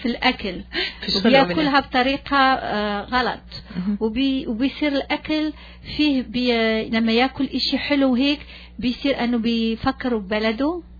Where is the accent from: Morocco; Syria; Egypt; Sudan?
Morocco; أنا مغربية فالعربية الفصحى بعد المرات بنغلط يعني فبس بدي أقولها أول شيء أنه لأنه لو تكلمت بالمغربي ما غيفهموش